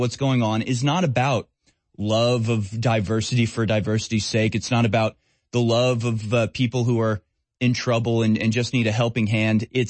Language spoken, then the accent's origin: English; Houston, Texas, United States; I grew up in Houston, Texas, the most diverse city in America.